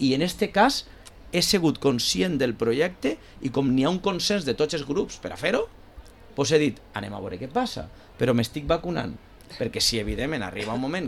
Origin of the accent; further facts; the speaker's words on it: Valencian Community, Spain; nosaltres som valencians i tenim la nostra idiosincràsia